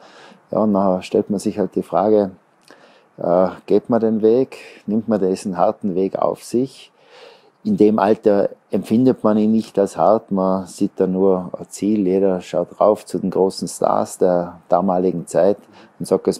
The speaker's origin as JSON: {"language": "German", "country": "Austria", "said": "Die Streif zu gewinnen als Österreicher ist ein Muss"}